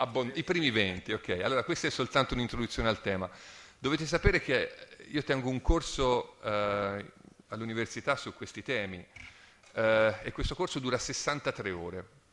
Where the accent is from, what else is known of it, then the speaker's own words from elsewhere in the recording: Pisa, Tuscany, Italy; non so se si è capito dall'accento, io vengo dalla Toscana, da Pisa per la precisione, Università di Pisa, e non proprio a Pisa, insomma nei paraggi sono nato.